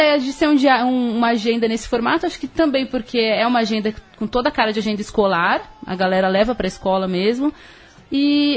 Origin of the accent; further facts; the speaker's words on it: Santos, São Paulo, Brazil; born there; Nasci em Santos.